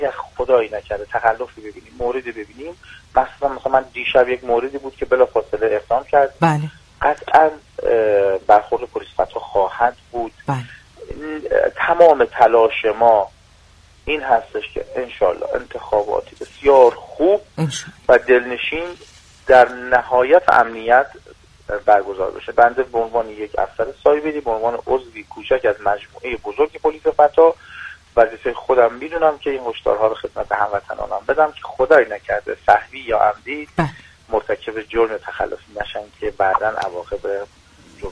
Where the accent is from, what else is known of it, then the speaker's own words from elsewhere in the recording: Iran; توصیه مجددا باز هم به عنوان یک ایرانی